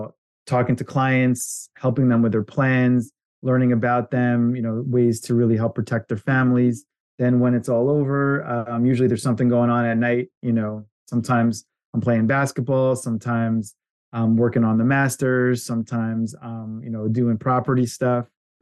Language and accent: English; New Jersey, United States; After growing up in New Jersey and, you know, with the cold winters and going to college in New York